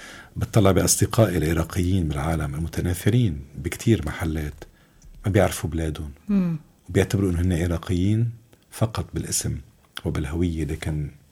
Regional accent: Lebanon; لكن فكريا ذهنيا وروحيا عايشين بلبنان. يعني أنا ما فيني، أنا لو عايش برا أنا بفصل بين حياتي وبين مسقط رأسي. أنا اخترت أني أبقى هون.

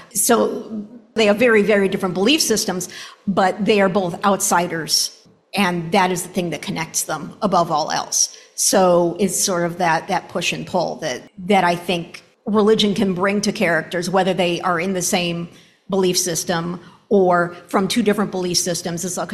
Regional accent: Libertyville, Illinois, United States; now in San Francisco, United States; I am Jewish. I was raised in Libertyville, north of here, even though I live in San Francisco area now.

